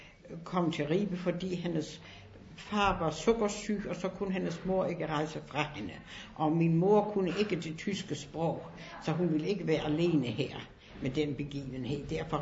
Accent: Flensburg, Schleswig-Holstein, Germany; jeg voksede op i Flensborg, gået i skole her i en privatskole.

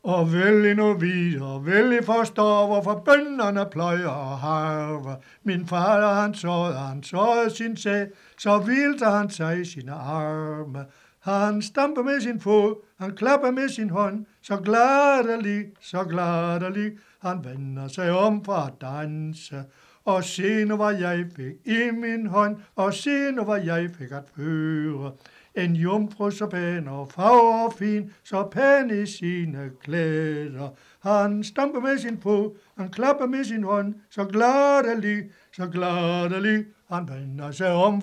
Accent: Brændstrup, Region of Southern Denmark, Denmark; Jeg stammer jo egentlig fra Brændstrup.

